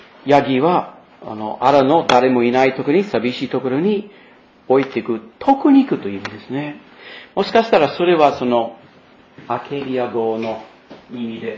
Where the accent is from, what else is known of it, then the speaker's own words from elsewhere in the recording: Maine, United States; Japanese is a second language; あの私のふるさとのメイン州の長い間は上院議員の人はユダヤ系の人でしたね。